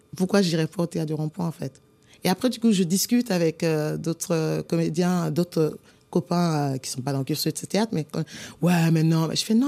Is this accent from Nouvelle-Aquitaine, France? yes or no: no; Occitanie, France; also born or lived in Côte d'Ivoire; je suis née en Côte d'Ivoire et rempotée en France. J'ai été rempotée dans une terre lozérienne